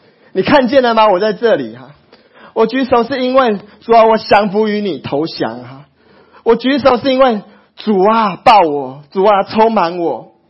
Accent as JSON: {"language": "Chinese", "region": "Yilan County", "country": "Taiwan", "said": "我是宜兰人，"}